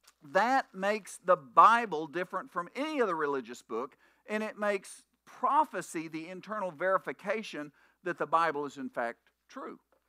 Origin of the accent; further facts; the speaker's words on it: Bowlegs, Oklahoma, United States; Okay, I grew up in Bowlegs